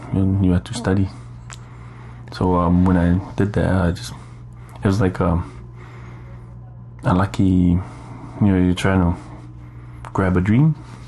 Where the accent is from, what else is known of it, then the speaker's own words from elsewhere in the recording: Samoa; especially growing up in Samoa.